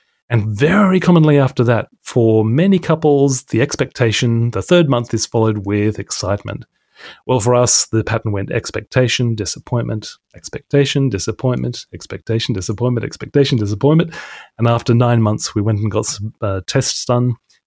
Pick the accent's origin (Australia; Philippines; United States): Australia; Brisbane, Queensland; born there; I was born in Australia to British parents, and I was born in Brisbane, Queensland.